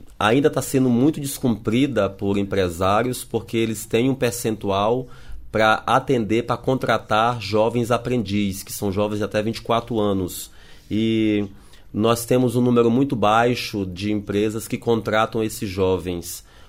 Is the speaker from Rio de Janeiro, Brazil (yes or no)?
no; Pio XII, Maranhão, Brazil; eu sou do município de Pio XII, interior do estado do Maranhão. Eu venho de uma realidade que milhões de jovens brasileiros têm vivido.